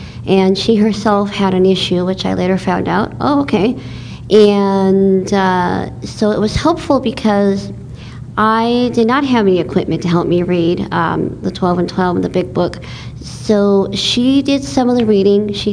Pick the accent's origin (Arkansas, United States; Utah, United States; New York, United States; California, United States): California, United States; Sherman Oaks; I'm from Sherman Oaks, California, which is part of Los Angeles.